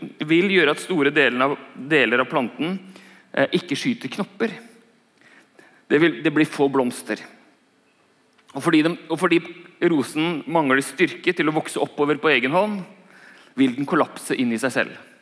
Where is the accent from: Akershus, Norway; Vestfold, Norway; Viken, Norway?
Vestfold, Norway; Larvik; Jeg spilte golf hjemme I Larvik.